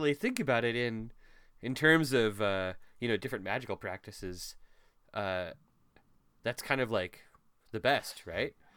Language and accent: English; Midwest, United States; I was raised in America and by a Midwestern family, and so yes, totally.